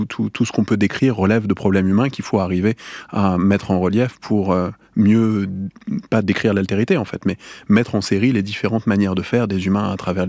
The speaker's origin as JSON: {"language": "French", "town": "Paris", "region": "Île-de-France", "country": "France", "tie": "born or raised there", "said": "je suis un petit garçon de la ville, donc j'ai grandi à Paris."}